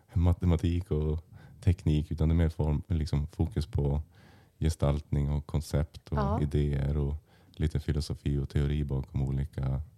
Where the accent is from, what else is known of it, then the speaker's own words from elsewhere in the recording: Örnsköldsvik, Västernorrland County, Sweden; Jag är född och uppvuxen här i Övik.